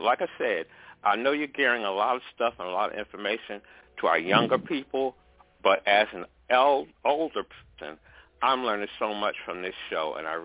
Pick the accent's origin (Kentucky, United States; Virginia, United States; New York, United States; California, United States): New York, United States; Brooklyn; Brooklyn, New York.